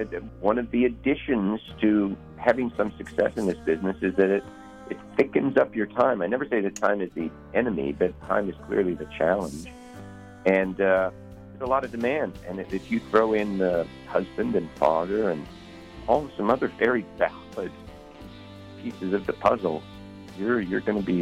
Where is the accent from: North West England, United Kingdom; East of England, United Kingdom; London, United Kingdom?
London, United Kingdom; also born or lived in Fort Worth, Texas, United States; I was born in Fort Worth, Texas, and I moved to London when I was about a year old. I have no memory of it at all.